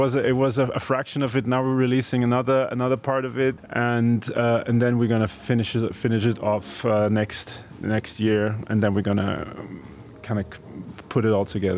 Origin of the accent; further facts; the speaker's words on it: Austria; English is a second language; So I was like, okay, my home country and my birth country, of course, comes first.